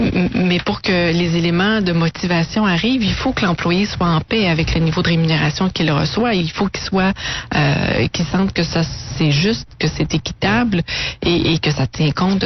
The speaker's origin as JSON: {"language": "French", "country": "Canada", "said": "qui est très présente chez nous au Canada, en Amérique"}